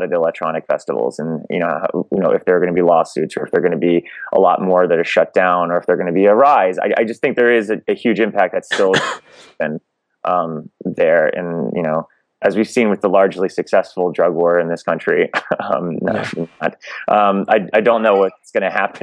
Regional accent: Miami, Florida, United States; I'm from Miami

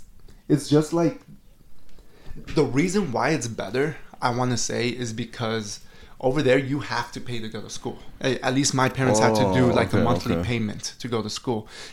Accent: Chicago, Illinois, United States; also born or lived in Mexico; I grew up in Chicago. Like my childhood is in Chicago. I was raised here from 2 to about, I want to say, 12, 13 years old.

